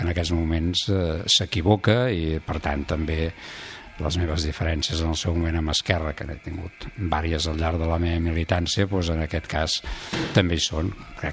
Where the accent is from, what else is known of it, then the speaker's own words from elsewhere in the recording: Catalonia, Spain; som catalans.